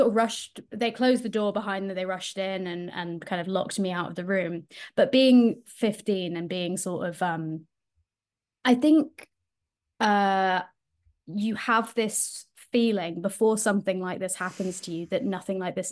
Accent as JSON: {"language": "English", "region": "London", "country": "United Kingdom", "tie": "born there", "moved": "yes", "said": "I was born in London, and we moved to the States for his job."}